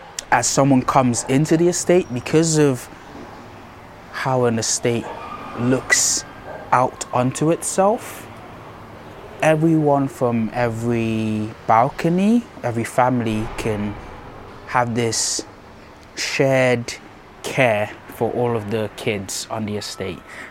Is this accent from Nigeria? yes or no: yes; Lagos, Nigeria; So I grew up in Lagos in Nigeria, and I don't know what it is. I've always grown up in like these courtyard estates. So in the estate we grew up in Itire